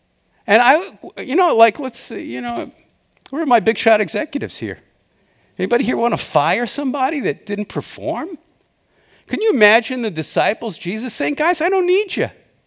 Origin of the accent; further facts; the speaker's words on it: Queens, New York, United States; I'm from Queens, New York. That means destroy.